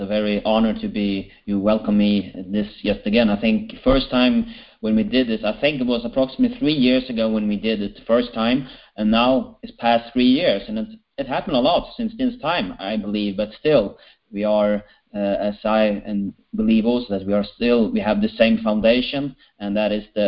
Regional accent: Sweden; I'm from Sweden, as my name also says.

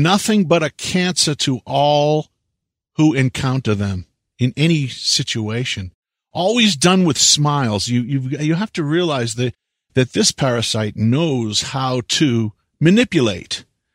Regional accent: United States; I remember growing up in America, and it was primarily my own kind.

